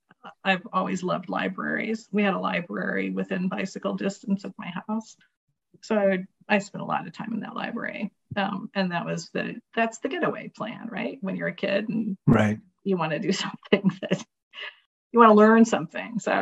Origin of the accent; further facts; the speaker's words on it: California, United States; I grew up in California.